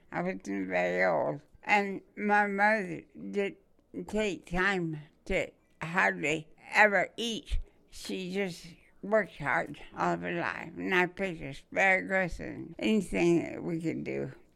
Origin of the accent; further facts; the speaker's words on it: Sunnyside, Washington, United States; also born or lived in Grandview, United States; Well, I grew up down in Sunnyside and Grandview, and then I eventually, as soon as I got out of school, when I was 16, I went to a business school in Seattle